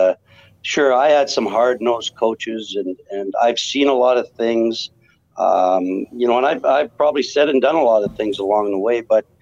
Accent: Weyburn, Saskatchewan, Canada; it goes back to when we were growing up in Weyburn, Saskatchewan.

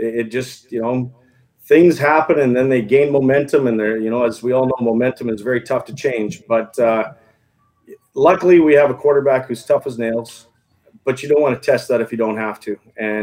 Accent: Saskatchewan, Canada; I mean, I grew up in Saskatchewan, small town Saskatchewan.

